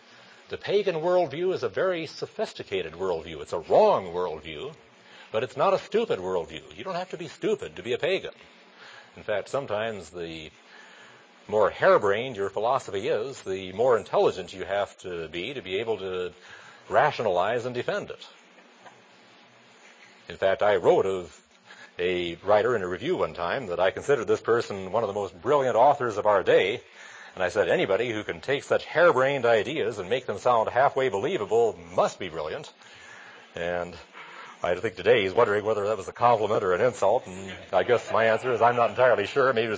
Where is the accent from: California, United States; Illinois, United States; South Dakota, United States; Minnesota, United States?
South Dakota, United States; also born or lived in Iowa; As a Norwegian growing up in South Dakota and Iowa, I grew up learning the Norse mythology of Odin and Thor and the like.